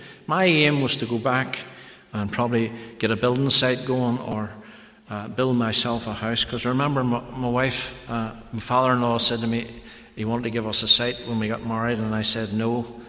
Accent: Northern Ireland, United Kingdom; because I was from Ireland, they call me, the Americans like to make jokes of Irish people. But I says, I'm not Irish, I'm an Ulster man.

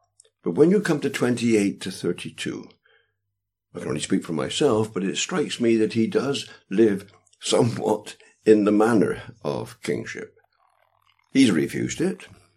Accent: England, United Kingdom; I come from the United Kingdom, and of course, when I was born, England was at war in 1940.

